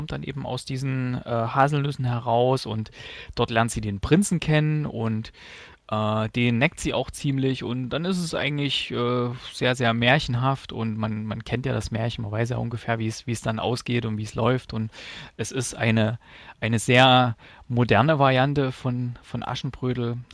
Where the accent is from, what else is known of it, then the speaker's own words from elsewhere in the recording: East Germany, Germany; Zumindest die, die aus dem Osten kommen, weil ich glaube, bei uns im Osten war das ziemlich verbreitet.